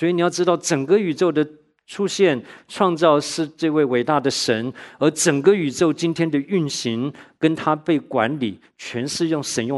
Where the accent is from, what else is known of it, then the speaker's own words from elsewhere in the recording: Tainan, Taiwan; 我到高中的时候都还碰到同学，他这一辈子没有离开过我的家乡台南的